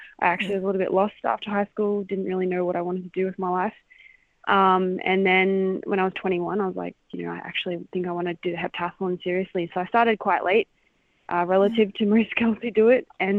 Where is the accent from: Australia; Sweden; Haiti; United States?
Australia; Townsville, Queensland; I grew up in Townsville. I grew up in Vincent on the street that was Wawrina.